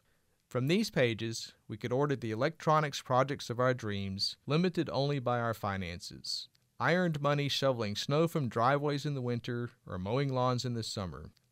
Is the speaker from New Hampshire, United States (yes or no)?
yes; Allenstown, New Hampshire, United States; Those of us growing up in Allenstown, New Hampshire, liked to build homemade model rockets